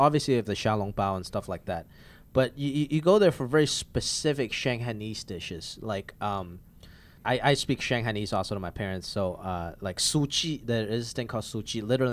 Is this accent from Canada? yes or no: no; Hong Kong; first language Cantonese; English is a second language; And when I was growing up in Hong Kong, I spoke and thought in Cantonese.